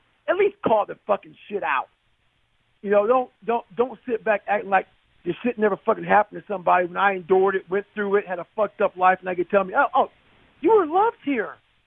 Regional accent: Brazil, Indiana, United States; also born or lived in Annapolis, Indiana; I moved from Brazil, Indiana, to Annapolis, Indiana. And now I'm in high school.

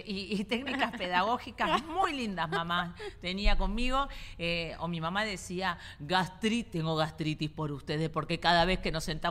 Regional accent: Argentina; now in Doral, United States; porque yo soy argentina.

